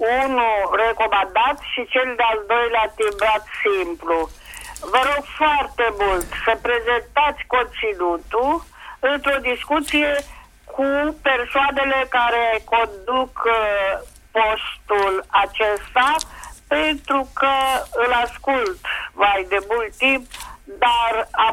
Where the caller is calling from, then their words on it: Craiova, Dolj, Romania; din Craiova.